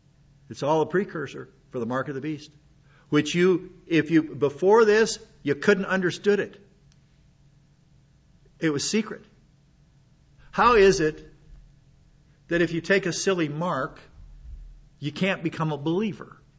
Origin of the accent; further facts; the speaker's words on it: United States; born there; I'm still an American, and I still believe I was a natural born American